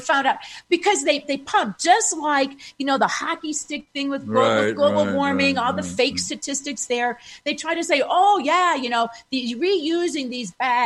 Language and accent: English; Woodstock, Illinois, United States; He was like a cool high school person when I was growing up in Woodstock, Illinois.